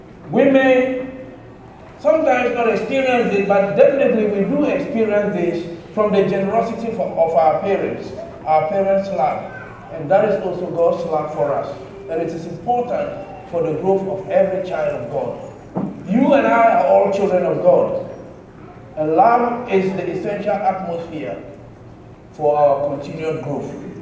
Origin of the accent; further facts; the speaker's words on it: Ghana; I said, "I'm from Ghana." "And where to?" I said, "London."